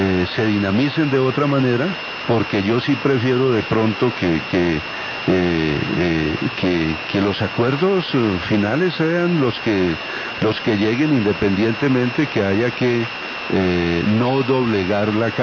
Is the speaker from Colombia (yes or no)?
yes; Colombia; como ciudadano colombiano, como concejal de Bogotá